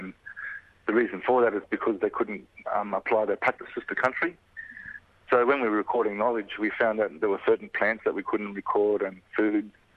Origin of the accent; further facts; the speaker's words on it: Queensland, Australia; I'm from North Queensland, and my grandmother and mother's people were descended from the Croydon region of the Gulf of Kapucharia, which is the Takalak people.